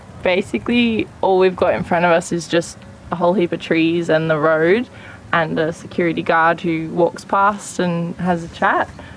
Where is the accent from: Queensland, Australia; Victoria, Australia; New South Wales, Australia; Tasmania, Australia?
Victoria, Australia; Melbourne; I'm 26 and I'm here from Melbourne